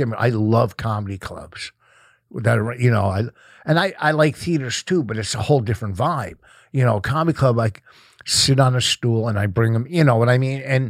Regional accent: New Jersey, United States; now in Connecticut, United States; I'm from Jersey. I live in Connecticut, New York.

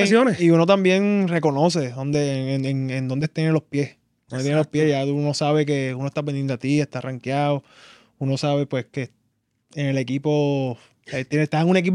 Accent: Puerto Rico; Y yo, sí, yo soy boricua.

